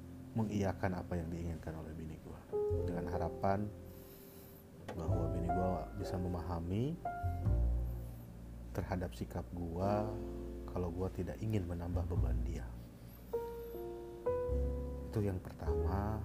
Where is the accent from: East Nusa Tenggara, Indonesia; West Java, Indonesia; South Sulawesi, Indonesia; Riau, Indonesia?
West Java, Indonesia; Tasikmalaya; now in Jakarta, Indonesia; asal gue dari Jawa Barat, Tasikmalaya. Sekarang gue tinggal di Jakarta, bolak-balik Tasik.